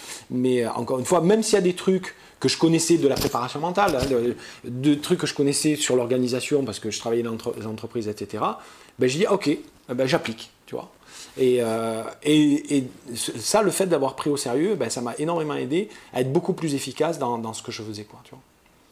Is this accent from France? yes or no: yes; Southern France, France; je te connais pas, t'es un mec du Nord, donc j'ai rien pour t'aimer parce que moi, je suis du Sud.